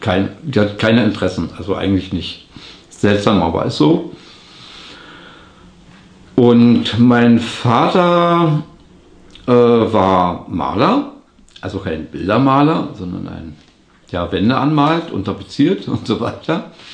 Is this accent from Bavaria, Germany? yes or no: no; Berlin, Germany; Ich bin 1959 in Berlin-Mitte geboren und lebe seitdem in Berlin. Mein Vater war gebürtig aus der Gegend von Breslau, von einem Bauernhof.